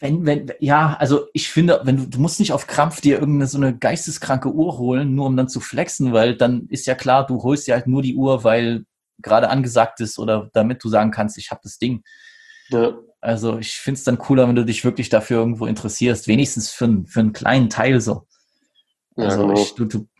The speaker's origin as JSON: {"language": "German", "region": "Saxony", "country": "Germany", "said": "ich als Sachse"}